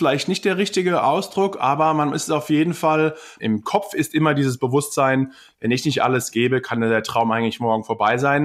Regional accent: Germany; ich komme aus Deutschland, ich kann auch Football spielen

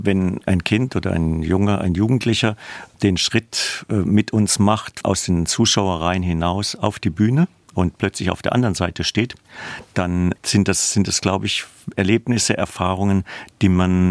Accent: Speyer, Rhineland-Palatinate, Germany; weil ich in Speyer aufgewachsen bin.

